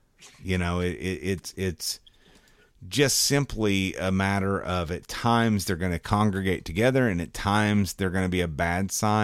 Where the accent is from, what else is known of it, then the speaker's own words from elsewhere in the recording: West Virginia, United States; Well, by God, son, I'm from West, by God.